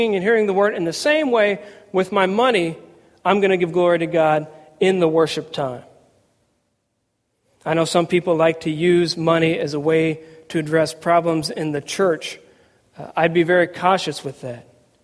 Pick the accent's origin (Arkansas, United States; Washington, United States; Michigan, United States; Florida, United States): Washington, United States; Seattle; moved away as an adult; I grew up in Seattle, Washington. Was there until I was 23 years old.